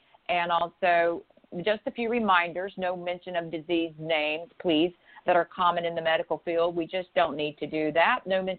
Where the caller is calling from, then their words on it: Pawleys Island, South Carolina, United States; and I'm calling in from Pawleys Island, South Carolina.